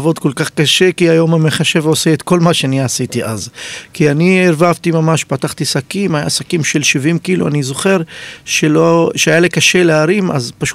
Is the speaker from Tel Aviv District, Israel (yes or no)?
no; Shefa-Amr, Northern District, Israel; אני עצמי גדלתי וחונכתי בשפרעם, אני בן של שפרעם מאז ומתמיד, ולמדתי גם בלימודי הערב וגם כל הזמן נשארתי שם שעבדתי, למדתי, ולכן אני שפרעם אסלי מה שנקרא.